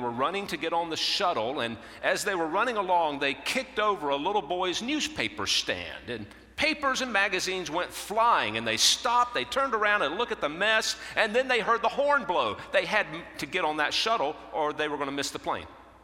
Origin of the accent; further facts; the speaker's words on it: Winston-Salem, North Carolina, United States; I found out that she lived just a few miles from where I grew up in Winston-Salem.